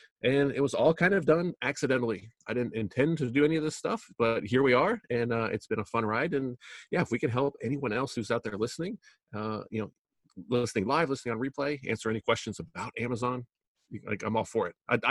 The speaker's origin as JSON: {"language": "English", "country": "Canada", "lives_now": "United States", "said": "I'm originally from Canada. I moved to the United States. I did the legal immigration thing"}